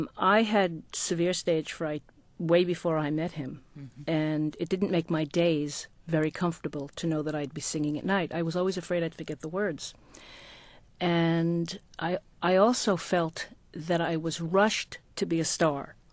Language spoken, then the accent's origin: English; Brooklyn, New York, United States; We're both from Brooklyn, and I felt joy in my childhood that was so palpable I could have fainted from joy.